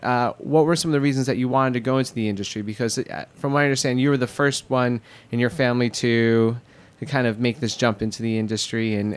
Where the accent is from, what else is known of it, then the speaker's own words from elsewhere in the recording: Queens, New York, United States; Wow, that's an experience that growing up in Queens, I can say I never once had.